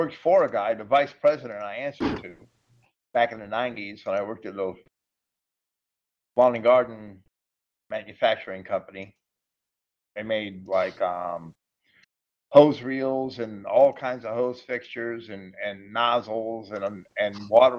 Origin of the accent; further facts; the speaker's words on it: New England, United States; accent: New England; I've tried hard to lose my New England accent ever since I met Melissa.